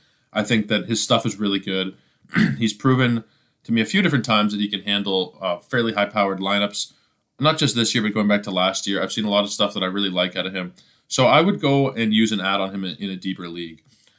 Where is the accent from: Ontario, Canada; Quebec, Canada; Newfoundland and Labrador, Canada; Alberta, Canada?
Ontario, Canada; Toronto; Let's start off with my hometown Toronto Blue Jays and the Boston Red Sox.